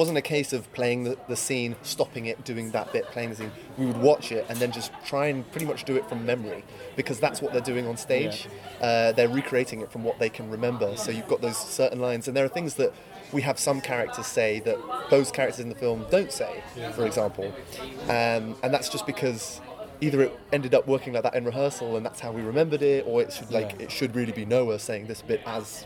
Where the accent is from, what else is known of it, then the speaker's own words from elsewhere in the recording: Switzerland; I grew up in Switzerland, so I was watching it in French.